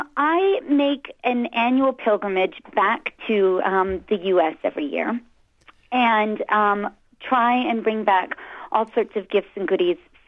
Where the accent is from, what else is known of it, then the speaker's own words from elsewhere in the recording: New Jersey, United States; moved away as an adult; now in Geneva, Switzerland; I'm born and bred in New Jersey, but have been living over here in Europe, various places in Europe, since 2001.